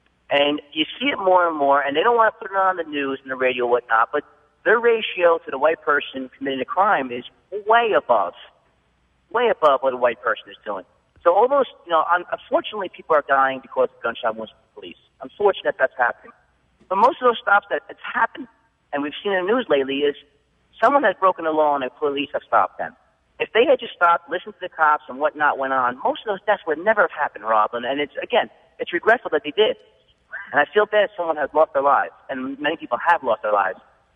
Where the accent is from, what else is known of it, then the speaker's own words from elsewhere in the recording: New Jersey, United States; I'm sorry. I'm from New Jersey. Sorry about that.